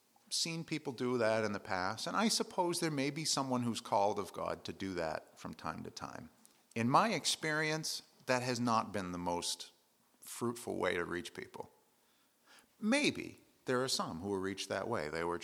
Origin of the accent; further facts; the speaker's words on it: Maine, United States; We're from Maine.